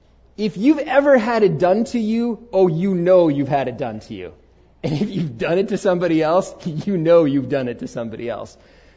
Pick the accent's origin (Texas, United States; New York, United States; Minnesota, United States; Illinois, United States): New York, United States; Queens; Since I was 7, growing up in Queens, New York, the game I played was basketball.